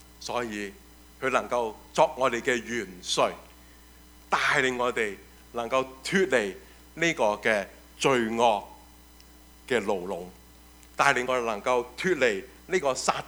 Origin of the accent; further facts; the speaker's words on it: China; 我们中国人说一元复始就万象更新，是不是？